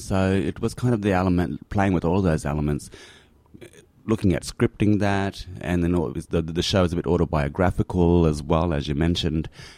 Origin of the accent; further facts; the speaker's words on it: Queensland, Australia; Mob is Mullerigi and Mbabram crew from up in the Atherton Tablelands. Mbabram is further up around Tolga area, I believe, further up into the Atherton Tablelands.